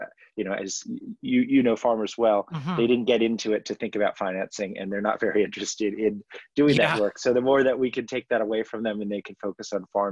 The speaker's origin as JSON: {"language": "English", "town": "Washington", "region": "District of Columbia", "country": "United States", "tie": "born or raised there", "said": "I didn't grow up on a farm. I grew up in Washington, D.C., but she grew up on the eastern shore of Maryland."}